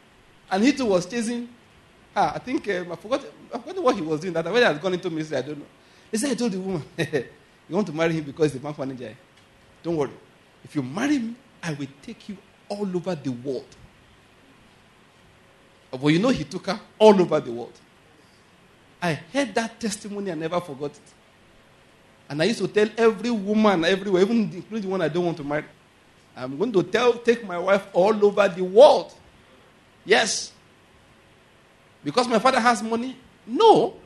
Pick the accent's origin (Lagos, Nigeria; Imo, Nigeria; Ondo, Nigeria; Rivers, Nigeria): Ondo, Nigeria; Owo; I said, no, not me. I'm from Owo.